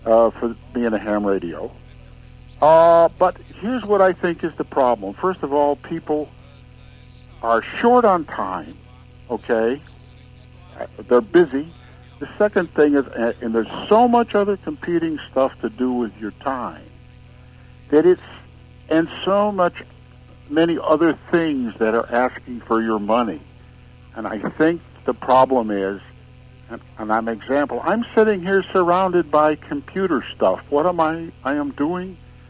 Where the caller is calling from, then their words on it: Scottsdale, Arizona, United States; I didn't have the local number because I'm calling from Scottsdale